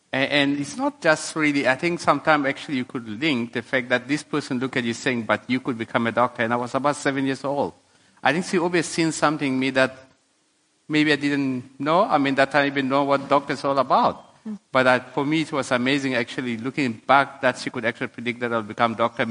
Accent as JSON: {"language": "English", "country": "South Sudan", "tie": "born or raised there", "said": "And that was my story when I was growing up in South Sudan. And I was a happy child, despite poverty."}